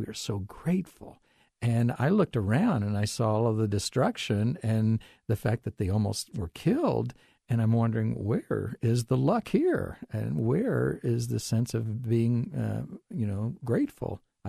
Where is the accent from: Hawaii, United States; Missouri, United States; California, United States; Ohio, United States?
Missouri, United States; St. Joseph; Well, I'm from St. Joseph, Missouri, and we are in the Tornado Alley right next to Kansas.